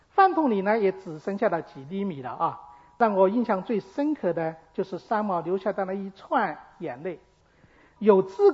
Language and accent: Chinese; China; 犹太人从前坐席的规矩呢，与我们中国人很相似，有首位有末位